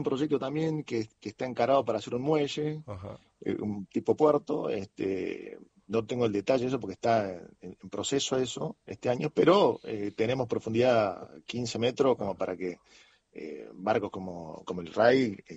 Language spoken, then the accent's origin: Spanish; Argentina; somos argentinos